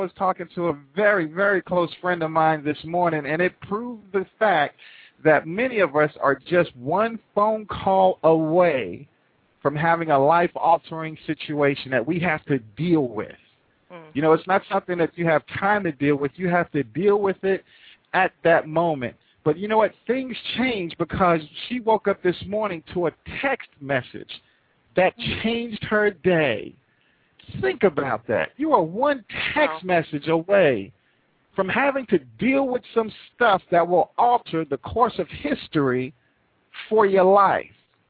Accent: New York City, New York, United States; growing up in the Bronx, New York City, while it was the murder capital of the world, I didn't have a huge outlook for life. You know, where I was growing up and where I came from

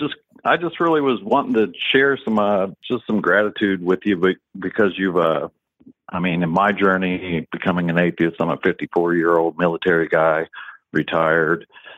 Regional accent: Ohio, United States; I'm from Ohio. On my dream sheet, Ohio all the time.

